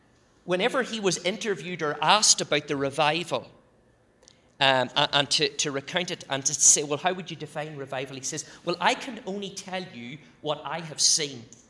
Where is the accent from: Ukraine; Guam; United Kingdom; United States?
United Kingdom; Northern Ireland; when I grew up in Northern Ireland